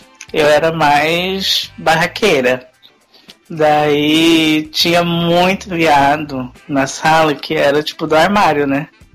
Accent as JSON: {"language": "Portuguese", "town": "Campo Grande", "region": "Mato Grosso do Sul", "country": "Brazil", "said": "sim, eu sou do Campo Grande, Mato Grosso do Sul."}